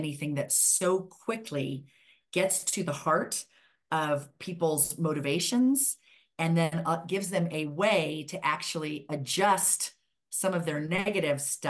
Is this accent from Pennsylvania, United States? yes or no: no; Colorado, United States; I grew up in Colorado in my family's own business.